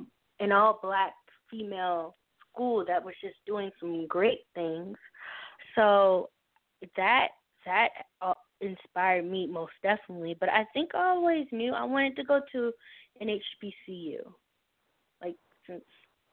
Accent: Baltimore, Maryland, United States; also born or lived in Howard County; I moved from Baltimore to Baltimore County to Howard County.

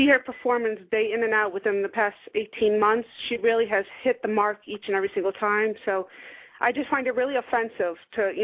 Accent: Peekskill, New York, United States; I'm from Peekskill.

